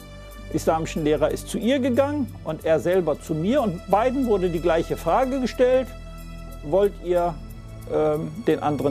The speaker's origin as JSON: {"language": "German", "region": "Hamburg", "country": "Germany", "tie": "born or raised there", "said": "Sie haben sich in Istanbul getroffen und sind nach Hamburg gezogen. Ich bin in Hamburg groß geworden, habe dort Abitur gemacht"}